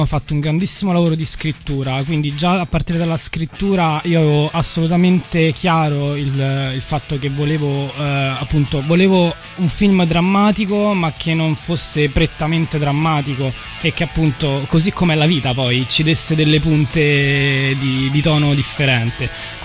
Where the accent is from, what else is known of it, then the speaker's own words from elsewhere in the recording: Rome, Lazio, Italy; ma io non sono napoletana, sono di Roma